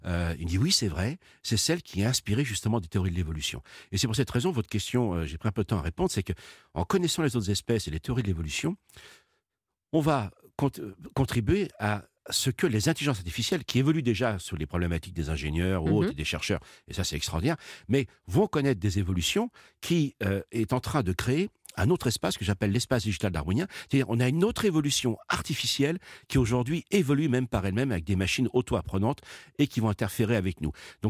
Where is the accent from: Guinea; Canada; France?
France